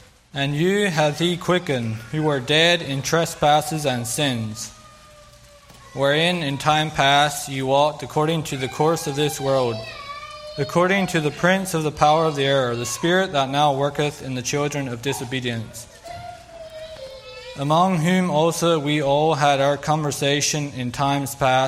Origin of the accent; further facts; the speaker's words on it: Pennsylvania, United States; born there; So I was born, and … My wife is Sarah, and we have two children. I was born in Lancaster County, Pennsylvania. I have five brothers and five sisters.